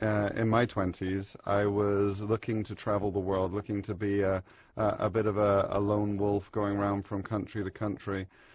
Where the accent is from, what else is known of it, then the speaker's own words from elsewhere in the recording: England, United Kingdom; I'm not from around here. Mm. And I was raised in England, and I came across that verse.